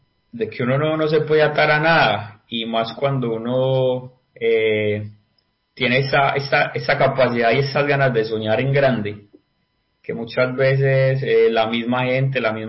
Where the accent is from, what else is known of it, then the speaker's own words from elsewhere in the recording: Belén de Umbría, Risaralda, Colombia; Un día estaba en mi pueblo, Belén de Umbría, Risaralda